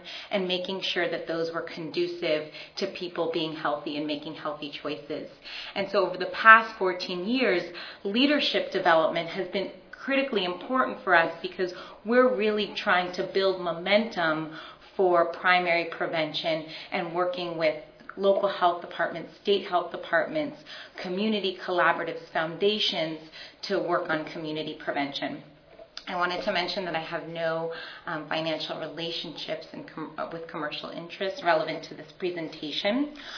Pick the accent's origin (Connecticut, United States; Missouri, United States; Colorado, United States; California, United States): California, United States; San Francisco; San Francisco, California, my hometown.